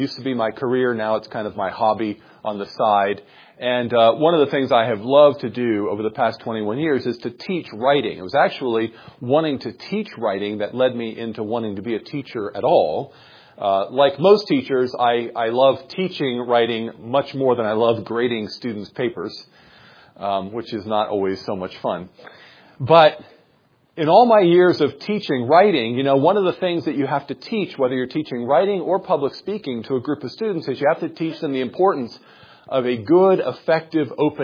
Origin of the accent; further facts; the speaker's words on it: United States; Genealogy is not that important to me. I'm an American.